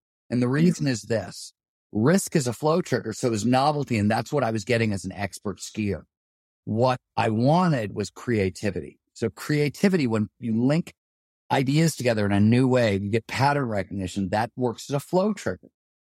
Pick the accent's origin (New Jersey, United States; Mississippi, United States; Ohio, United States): Ohio, United States; I grew up in Ohio